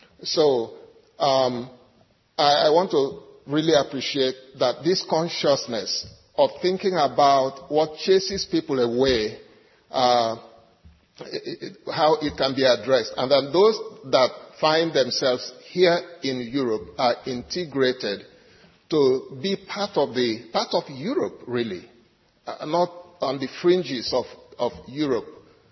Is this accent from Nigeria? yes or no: yes; Nigeria; I come originally from Nigeria, so I am glad to be part of this project.